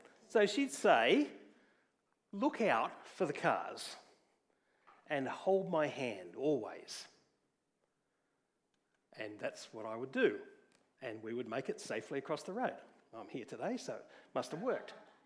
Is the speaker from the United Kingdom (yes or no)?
no; Doonside, New South Wales, Australia; So when I was a kid, we grew up in Doonside.